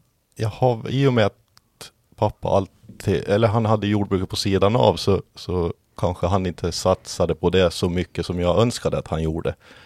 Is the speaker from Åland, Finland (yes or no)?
yes; Hammarland, Åland, Finland; jag är från Hammarland, som nämndes. 31 år gammal är jag väl nu.